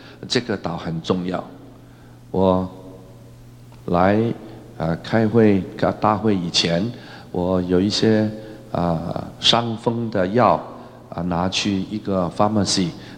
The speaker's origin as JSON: {"language": "Chinese", "country": "China", "said": "好像我们中国人就不称呼父亲的名字，叫他做父亲一样"}